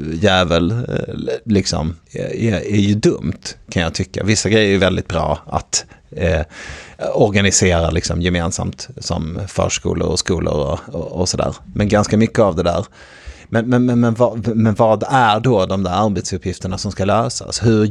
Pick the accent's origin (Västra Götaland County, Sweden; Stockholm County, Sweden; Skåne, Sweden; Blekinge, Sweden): Skåne, Sweden; Malmö; när jag växte upp i Malmö, som är en sossestad, en industristad sossarna bestämde allting liksom, alla jobbade i industrin.